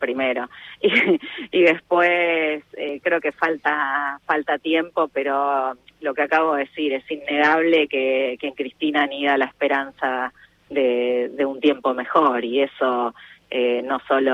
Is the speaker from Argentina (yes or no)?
yes; Argentina; porque soy peronista, que el enorme desafío que tenemos como argentinos y argentinas